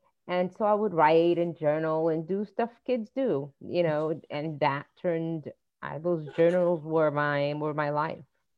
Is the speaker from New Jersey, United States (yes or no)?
yes; New Jersey, United States; I grew up in a biracial, multicultural home, and deals with grief and with growing up in New Jersey and the things that come with that sort of family, being a child of immigrants.